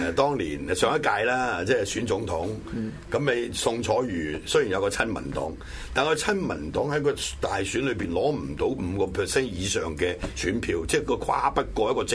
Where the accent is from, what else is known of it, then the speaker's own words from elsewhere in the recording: Hong Kong; 即係喺我哋香港人嘅立場嚟講咧